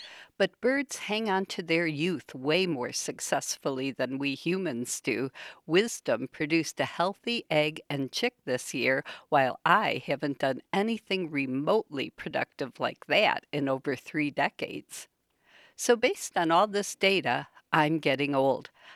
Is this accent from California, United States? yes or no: no; Chicago, Illinois, United States; I grew up in Chicago, which was itself plenty polluted back then.